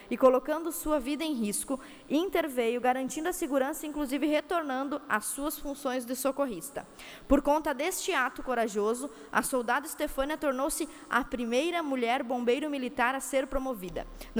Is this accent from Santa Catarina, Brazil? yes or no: yes; Itajaí, Santa Catarina, Brazil; pelo ato heróico praticado em Itajaí, meu município, minha cidade natal.